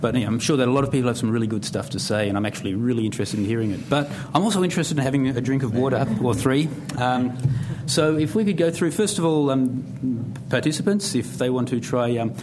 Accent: Canberra, Australian Capital Territory, Australia; partly because I'm from Canberra

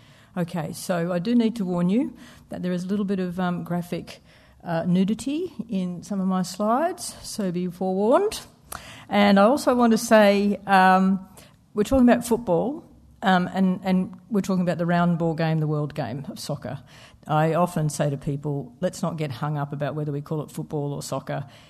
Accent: Cooma, New South Wales, Australia; also born or lived in Talbingo; But we grew up in Cooma, Kankoban and Talbingo, and if you know the Snowy Mountains area, it's absolutely beautiful country and a great experience.

